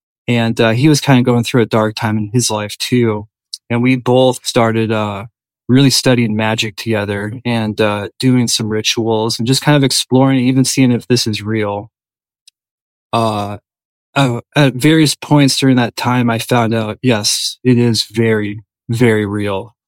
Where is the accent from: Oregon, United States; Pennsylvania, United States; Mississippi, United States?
Oregon, United States; Portland; So I grew up in Portland, Oregon. I recently just moved away from there.